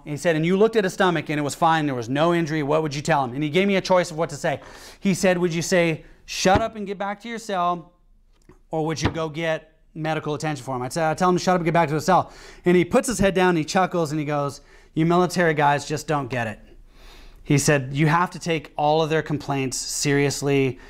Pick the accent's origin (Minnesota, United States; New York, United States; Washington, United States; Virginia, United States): Washington, United States; I'm not from any kind of a hood. Okay. I grew up in Washington State, you know, and in just a normal house, you know, just a white guy.